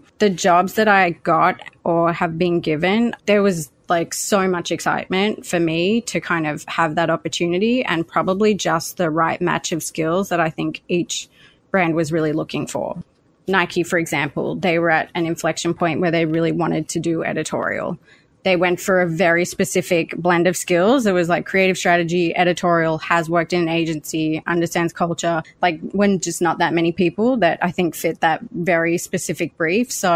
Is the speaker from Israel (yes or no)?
no; Australia; now in United States; In Australia, there's very few ways to actually make a livable wage centered around culture.